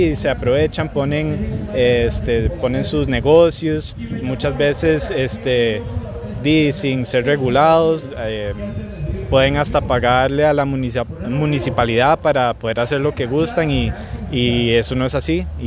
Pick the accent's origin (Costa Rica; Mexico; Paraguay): Costa Rica; si vamos a tratar de defender nuestros intereses como costarricenses